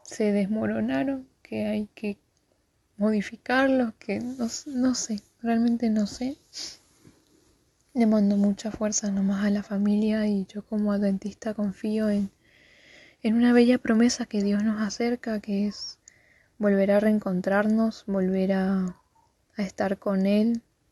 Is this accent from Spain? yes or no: no; Monte Carlo, Misiones, Argentina; yo soy de Monte Carlo